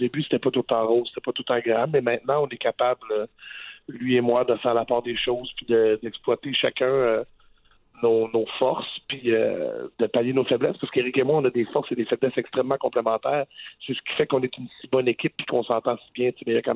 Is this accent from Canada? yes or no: yes; Quebec, Canada; On est des gars de région, on vient de Chapelle, c'est une ville forestière.